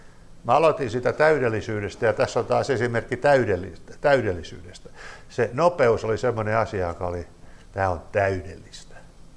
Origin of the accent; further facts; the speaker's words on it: Vaasa, Ostrobothnia, Finland; kun mä oon kotoisin Vaasasta ja Vaasassa on iso saaristo, se on iso saaristo